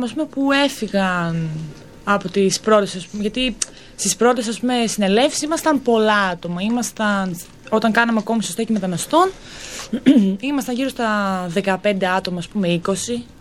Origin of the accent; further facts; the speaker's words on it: Kalamaria, Central Macedonia, Greece; είμαστε από πολλές περιοχές της Θεσσαλονίκης, δηλαδή εγώ είμαι από Καλαμαριά.